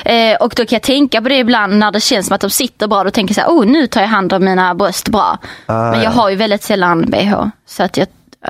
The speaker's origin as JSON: {"language": "Swedish", "town": "Ystad", "region": "Skåne", "country": "Sweden", "said": "Jag sprang 4 kilometer senast jag var hemma i Ystad."}